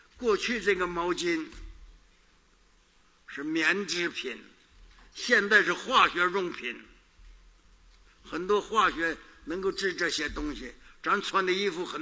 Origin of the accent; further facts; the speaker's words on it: Northeast China, China; 你像我们东北人现在没有了啊，开化了，文明进步了